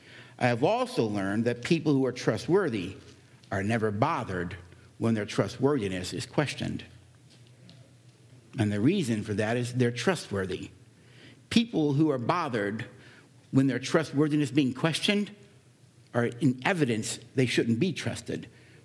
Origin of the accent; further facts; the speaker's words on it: Florida, United States; I'm from Florida. And we have two people visiting our state.